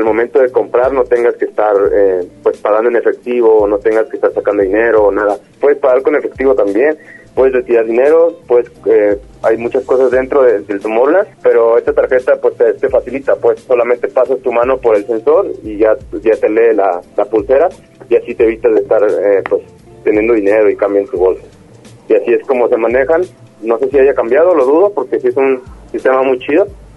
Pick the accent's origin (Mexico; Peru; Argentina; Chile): Mexico; como mexicano